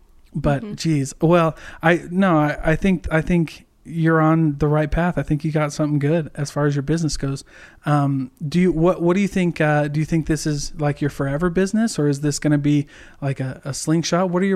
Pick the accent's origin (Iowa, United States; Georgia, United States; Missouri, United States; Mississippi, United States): Iowa, United States; yeah, I'm from Iowa.